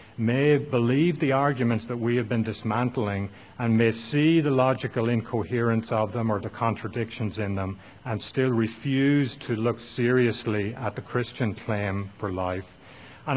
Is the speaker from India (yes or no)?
no; Ireland; moved away as an adult; now in United States; I am Irish originally, and came to the U.S. about 30 years ago or so to study at Ohio State. I did my PhD there. And along the way, became a Christian through getting involved in Xenos.